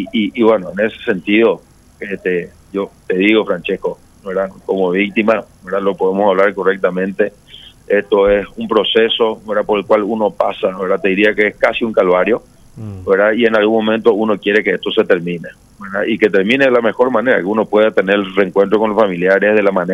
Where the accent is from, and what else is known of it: Paraguay